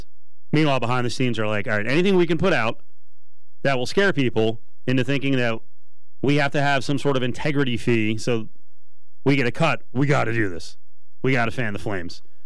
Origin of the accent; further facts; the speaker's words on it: New Jersey, United States; The suit was put forth by New Jersey, my home state, which I've said for better part of 5 years.